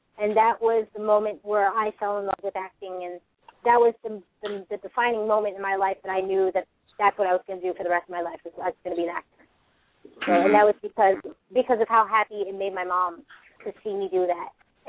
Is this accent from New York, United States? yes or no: yes; Lockport, New York, United States; And I grew up with her in Lockport, New York